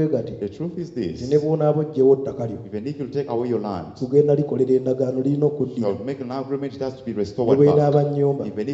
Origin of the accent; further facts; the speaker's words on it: Lugazi, Central Region, Uganda; But me in that time, as I first told you, I grew up around the Mabira Forest.